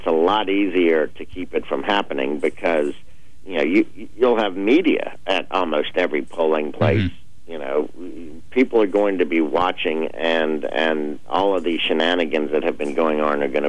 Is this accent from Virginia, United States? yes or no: no; Philadelphia, Pennsylvania, United States; It's a time honored tradition in big Democratic controlled cities like Chicago and my hometown, Philadelphia, to do precisely what they're doing.